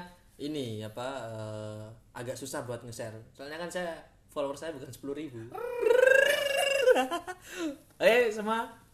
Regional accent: Java, Indonesia; terus ada campuran bahasa Jawa ya karena emang kita dari Jawa

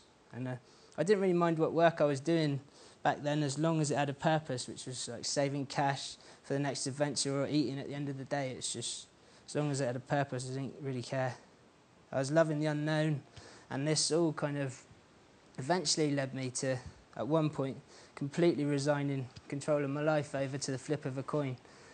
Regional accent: South West England, United Kingdom; when I was growing up in West Cornwall, you know.

